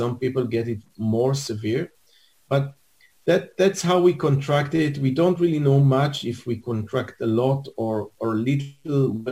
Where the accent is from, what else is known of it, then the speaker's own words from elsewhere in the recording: Central District, Israel; English is a second language; So I was born here in Israel, in the coastal plain, just somewhere between Netanya and Hadera, in one of the villages over there.